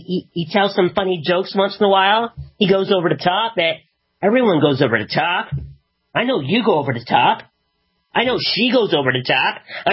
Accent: Canada; See, I'm Canadian, I don't get everything

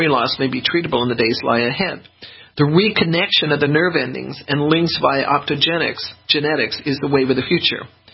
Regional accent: Denver, Colorado, United States; as I said, I grew up in Denver, which essentially has no humidity.

